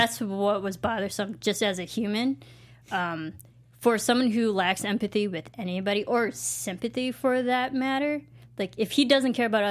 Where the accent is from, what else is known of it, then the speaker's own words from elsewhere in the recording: Midwest, United States; I'm from the Midwest, so it definitely still had that Midwestern vibe, just one state over.